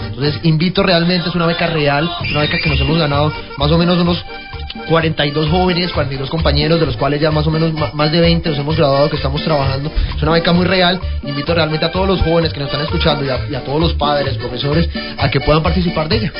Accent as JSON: {"language": "Spanish", "town": "Pradera", "region": "Valle del Cauca", "country": "Colombia", "said": "yo soy de Pradera Valle, queda un poco más allá de Palmira."}